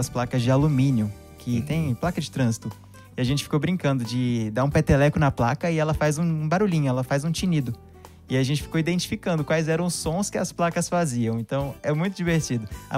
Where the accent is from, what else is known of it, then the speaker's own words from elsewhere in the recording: Goiânia, Goiás, Brazil; Sou de Goiânia, terra do piqui, a terra do... Pamonha também, né? Pamonha é típico de Goiânia.